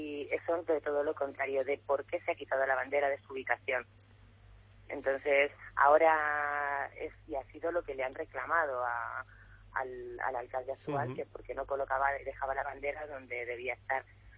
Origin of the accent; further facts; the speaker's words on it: Spain; lo hablo como vecino y como español.